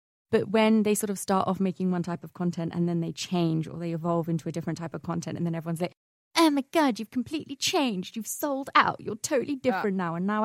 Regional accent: Letchworth, East of England, United Kingdom; And Letchworth, those of you who don't know, is my hometown.

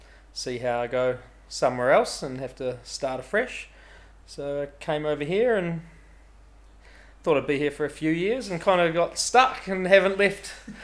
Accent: Dunedin, Otago, New Zealand; now in Melbourne, Australia; I'm from Dunedin. It's a little town in the southeast coast, 100,000 people. It's good, close to water, ski fields.

